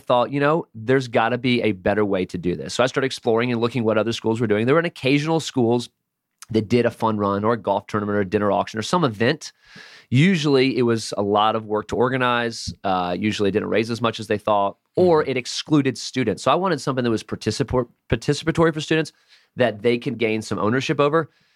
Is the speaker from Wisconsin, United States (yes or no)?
no; Florida, United States; now in Atlanta, United States; I'm originally from South Florida. Went to school in Birmingham, went to grad school in Kentucky.